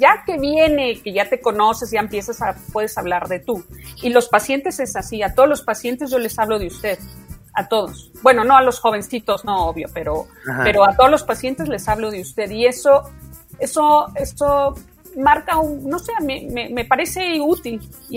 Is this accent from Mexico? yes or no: yes; Mexico City, Mexico; no tengo acento, soy chilanguísima, me salí 2 años de mi pueblo, de acá de la Ciudad de México a Estados Unidos, a Boston, pero nada más.